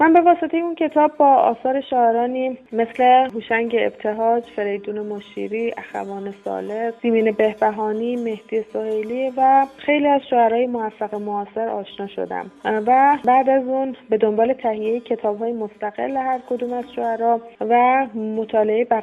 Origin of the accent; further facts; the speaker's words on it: Kashan, Isfahan, Iran; born there; من دهمین روز پاییز سال 1361 در یه خانواده فرهنگی در کاشان متولد شدم.